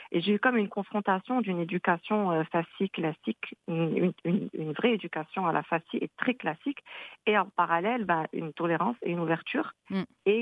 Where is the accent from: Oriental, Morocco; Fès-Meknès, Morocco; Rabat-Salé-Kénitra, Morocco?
Fès-Meknès, Morocco; Fez; born there; je suis née à Fès et mon père est fasciste sur plusieurs générations et ma mère elle est née au Sénégal.